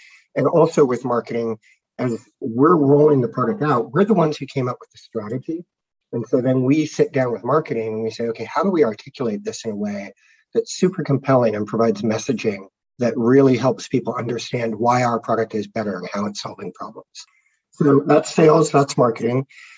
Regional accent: Palo Alto, California, United States; moved away as an adult; now in Bellevue, United States; I'm from California. I grew up in Palo Alto and actually moved up to Washington for Concur about 11 years ago.

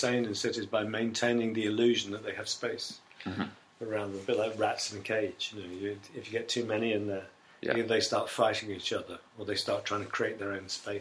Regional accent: London, United Kingdom; born there; Well, I came, because I was born in London, there was a great difference between coming from the north or the south of the river.

